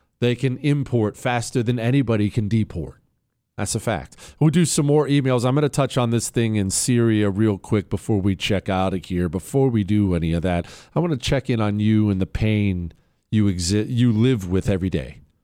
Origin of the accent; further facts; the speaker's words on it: United States; It, one, makes me appreciate very much being an American.